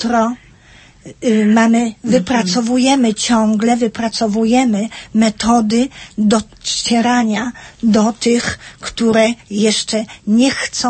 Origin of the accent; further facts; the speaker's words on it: Toruń, Kuyavian-Pomeranian Voivodeship, Poland; born there; Ja wywodzę się też z Kaszub, wprawdzie urodzona w Toruniu, ale rodzice. I często tam też bywam.